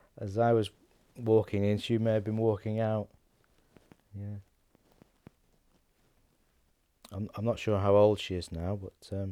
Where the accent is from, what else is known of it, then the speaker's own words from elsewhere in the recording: Knutsford, North West England, United Kingdom; born there; Because obviously I was born in Knutsford, not far from the bottom street.